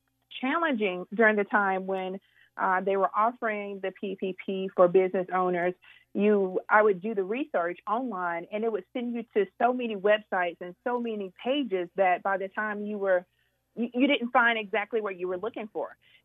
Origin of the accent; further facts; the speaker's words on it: Georgia, United States; Oh, so I'm originally from Georgia, coming to New Hampshire.